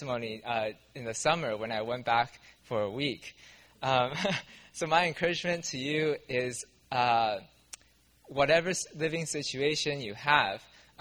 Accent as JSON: {"language": "English", "town": "Vancouver", "region": "British Columbia", "country": "Canada", "said": "from Vancouver."}